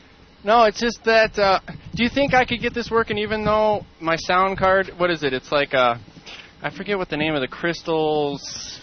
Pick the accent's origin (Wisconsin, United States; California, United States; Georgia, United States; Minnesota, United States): Minnesota, United States; I'm from Minnesota, and I'm drinking a little gin here now.